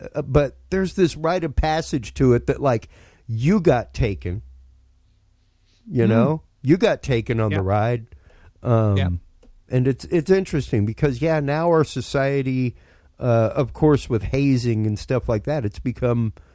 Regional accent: Louisiana, United States; It's what you did as a Cajun. My family told stories about the tatai, stuff like that.

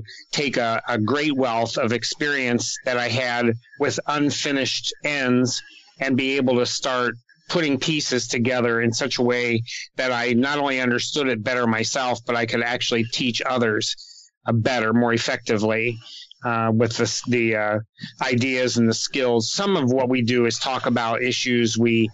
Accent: Washington, District of Columbia, United States; born there; I was born in Washington, D.C.

